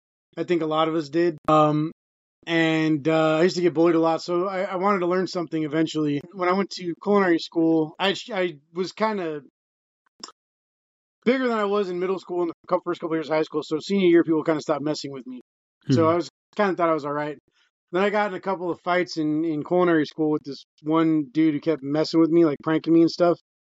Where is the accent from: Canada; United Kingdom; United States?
United States; Lake Los Angeles, California; And then I ended up getting invited to go to this place out in my hometown, Lake LA, which is like just east of Lancaster proper.